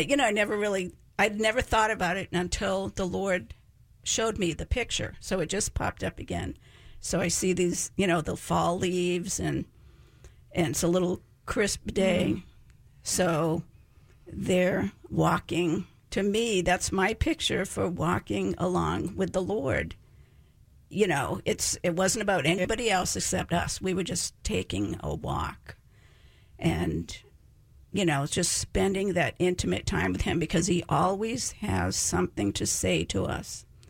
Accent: New England, United States; so whenever it's fall, I grew up in New England, so all the leaves are turning and all these gorgeous colors and everything.

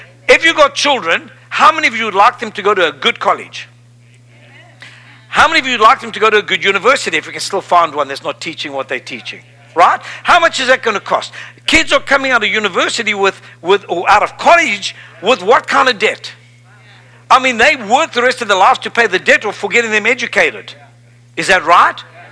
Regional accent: South Africa; I mean, I'm from Africa. Come on. I'm from the lowest part in Africa. Like Lodabar, I'm from South Africa. I mean, south. If you'd push me another foot, I was in the ocean.

